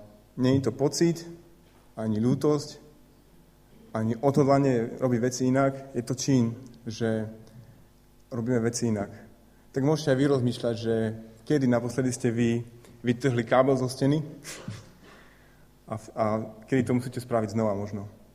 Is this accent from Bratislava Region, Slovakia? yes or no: no; Prešov, Prešov Region, Slovakia; je môj kamarát, ktorým som vyrastal v Prešove.